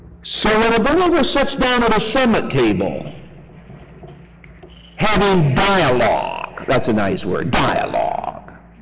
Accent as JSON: {"language": "English", "region": "Michigan", "country": "United States", "said": "I came from Michigan where they have a lot of apples"}